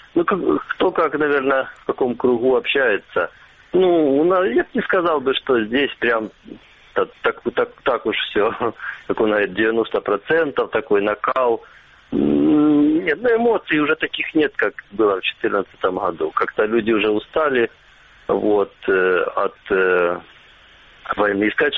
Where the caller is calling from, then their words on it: Luhansk Oblast, Ukraine; вот я из Луганской области звоню.